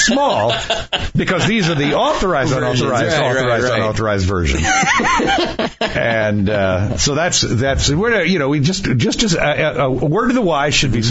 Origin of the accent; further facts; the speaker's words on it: Washington, District of Columbia, United States; I grew up in Washington, D.C., so this actually had some small little tie, if you want to call it, to my youth.